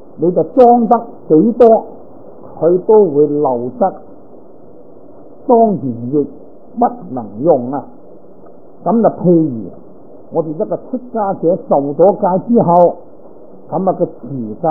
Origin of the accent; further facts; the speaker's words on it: Guangdong, China; 咁我都系广东人啦，标准广东人啊，但系好多广东话我都唔懂。你话讲客家话啦，我都仲可以揣摩呢个心理啦。都仲听得个七七八八啊！